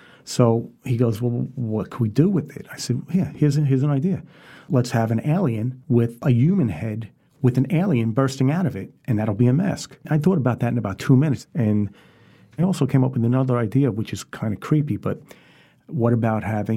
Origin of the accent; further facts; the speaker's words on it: Queens, New York, United States; You know, I was, you know, the way I grew up, I grew up in Queens, so when I grew up, it was a different kind of atmosphere.